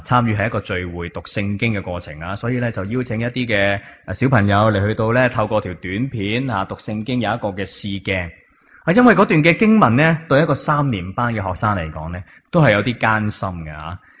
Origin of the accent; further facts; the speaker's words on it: China; 我哋中国人呢都好少咁样同我哋身边嘅人讲